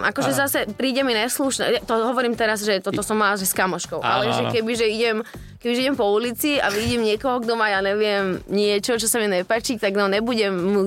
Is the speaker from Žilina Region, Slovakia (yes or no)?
no; Trnava, Trnava Region, Slovakia; now in Piešťany, Slovakia; Ja som mal z Trnavy.